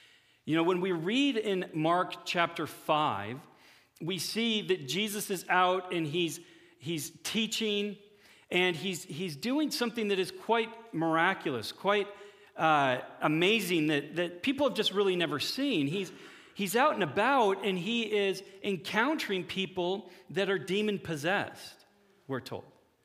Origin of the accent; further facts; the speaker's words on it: Canada; Well, we are Canadian, so it does seem to kind of fit that ethos.